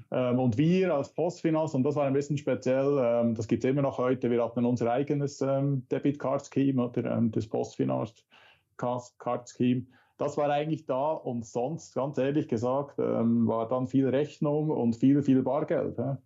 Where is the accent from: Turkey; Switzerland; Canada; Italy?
Switzerland; now in Bern, Switzerland; Ich komme aus der Schweiz, wie man wahrscheinlich hört. Bin 53 Jahre alt, wohne in Bern